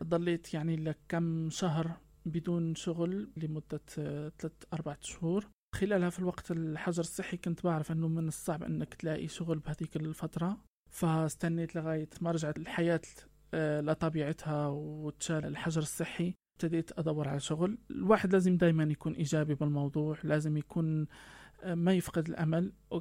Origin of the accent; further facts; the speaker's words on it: Morocco; من المغرب.